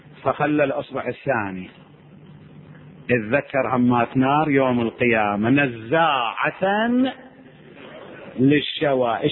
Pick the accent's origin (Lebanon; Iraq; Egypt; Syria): Iraq; moved away; مو هذا كان حرام عندنا بالعراق